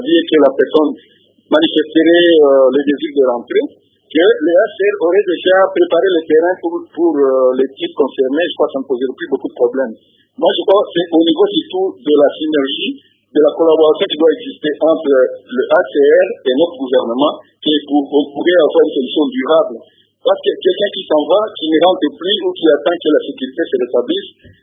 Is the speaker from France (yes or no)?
no; Isiro, Haut-Uélé, DR Congo; mais chez nous, à Isiro, je n'ai pas conscience de ce genre de situation.